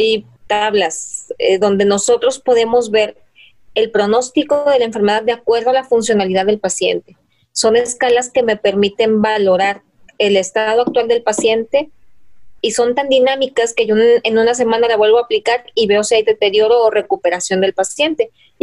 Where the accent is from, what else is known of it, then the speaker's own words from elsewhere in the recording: Mexico; incluso como mexicanos, somos muy reacios a hablar de la muerte.